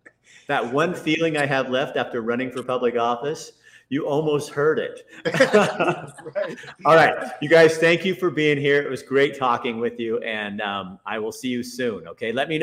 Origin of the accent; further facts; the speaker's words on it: Eugene, Oregon, United States; I said, I'm from Eugene, Oregon.